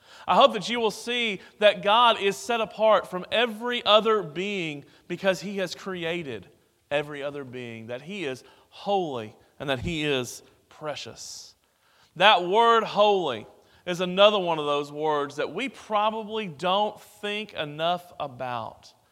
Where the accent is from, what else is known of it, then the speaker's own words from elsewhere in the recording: Houston, Texas, United States; Growing up in the Houston area, I was very aware of the West University congregation and your years of service in this part of Houston.